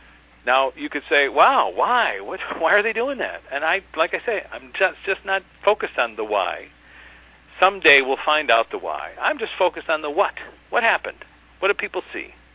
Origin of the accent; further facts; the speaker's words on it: Chicago, Illinois, United States; I mean, I grew up in Chicago, and I spent some time in Italy, and I found my relatives